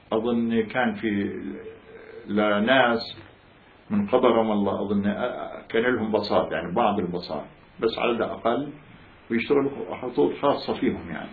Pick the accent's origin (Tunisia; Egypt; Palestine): Palestine; Jaffa; moved away; إحنا بعد افتراء طلعنا من يافا يعني